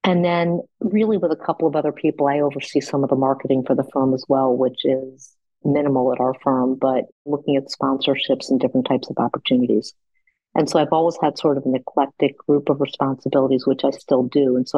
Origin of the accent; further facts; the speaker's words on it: Shaker Heights, Ohio, United States; And so we both had had the incredible childhood growing up in Shaker Heights